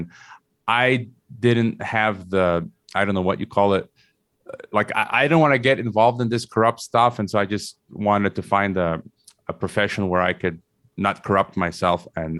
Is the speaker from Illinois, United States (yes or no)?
yes; Chicago, Illinois, United States; I was born in Chicago, so I'm a native Chicagoan, and I would consider myself a patriotic American.